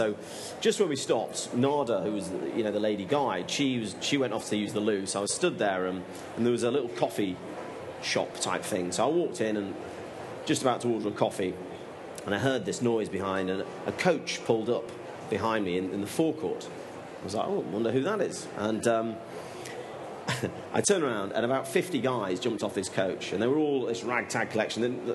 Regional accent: England, United Kingdom; I said, I'm from England.

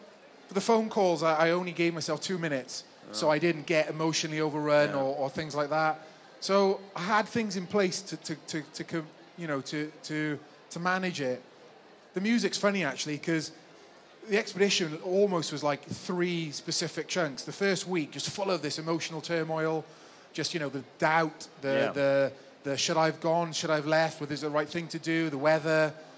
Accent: Pontypridd, Wales, United Kingdom; born there; I was born in Pontypridd.

